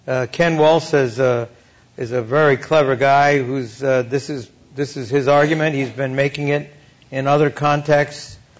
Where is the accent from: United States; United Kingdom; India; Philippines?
India; born there; I was born in India, a British subject. And I'm used to seeing a lot of differences in style.